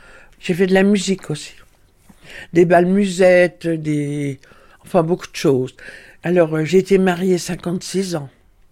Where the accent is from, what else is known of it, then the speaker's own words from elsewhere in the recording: Bourg-en-Bresse, Auvergne-Rhône-Alpes, France; born there; now in Montpont-en-Bresse, France; Je suis née à Bourg-en-Bresse et je vis à Montpont-en-Bresse, dans la Bresse.